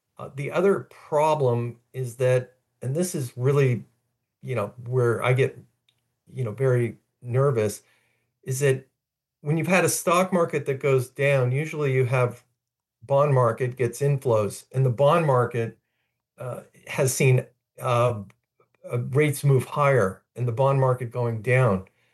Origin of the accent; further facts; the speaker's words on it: Los Angeles, California, United States; I have a lot of Iranian friends that I grew up in Los Angeles